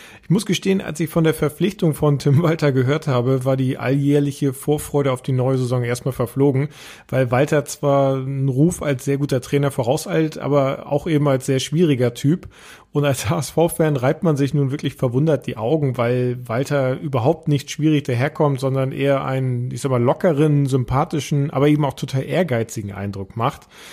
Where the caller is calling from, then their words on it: Hamburg, Germany; Ich komme aus Barmbek Nord